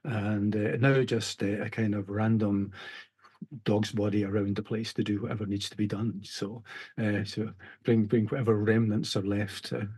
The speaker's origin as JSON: {"language": "English", "town": "Blackwood", "region": "Scotland", "country": "United Kingdom", "tie": "born or raised there", "said": "I was brought up in Lanarkshire, a little village called Blackwood. I went to Kirkby Hill Church, and it was there that I came to faith"}